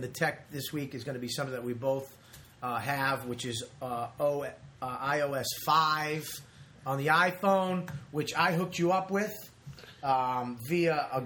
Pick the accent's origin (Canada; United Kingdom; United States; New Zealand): United States; Boston, Massachusetts; … up in Boston. I grew up in Boston. You know that.